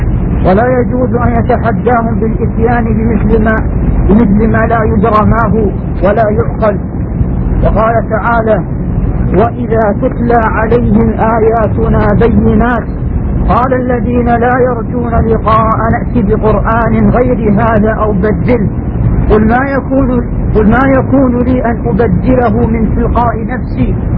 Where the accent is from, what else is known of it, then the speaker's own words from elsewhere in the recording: Bahrain; أقول عندنا في البحرين